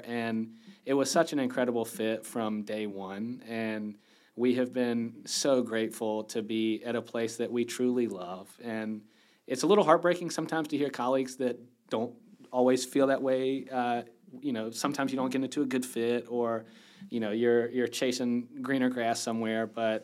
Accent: Gastonia, North Carolina, United States; also born or lived in Charlotte; But I grew up in Gastonia, which is just west of here across the river, and grew up there, went to UNC Chapel Hill, from there to Atlanta back home. And North Carolina has always been home

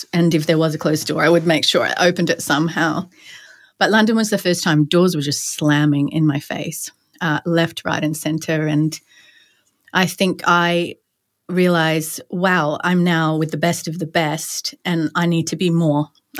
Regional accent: Australia; moved away; I didn't know that I was ambitious as an Australian at all.

